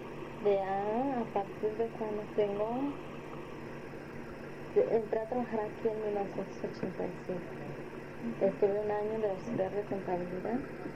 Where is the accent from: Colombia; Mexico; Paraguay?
Mexico; Zacapu, Michoacán; now in Tijuana, Mexico; Soy de Zacapu, Michoacán.